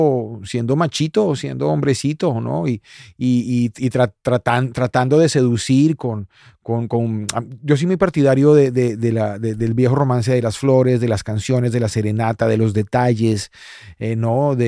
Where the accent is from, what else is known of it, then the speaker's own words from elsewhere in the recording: Colombia; Somos un poco coquetos y como los colombianos somos muy diversos porque hay muchas regiones, ¿no?